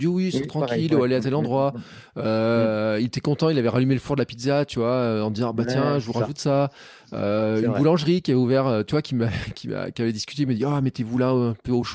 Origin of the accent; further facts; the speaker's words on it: Occitanie, France; Parce que j'ai aussi souvenir de quand j'étais gamin, tu sais, dans les Cévennes, où on marchait sur les chemins pour aller d'une maison à l'autre